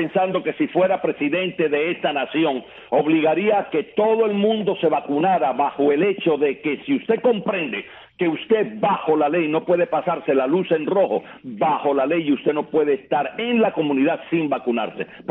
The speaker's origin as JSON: {"language": "Spanish", "country": "Cuba", "said": "Yo tengo que hablar como cubano"}